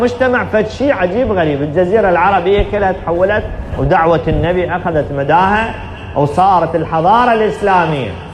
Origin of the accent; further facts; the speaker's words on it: Iraq; أسهل شيء عندنا بالعراق يصيحون ليل نهار عمره عمره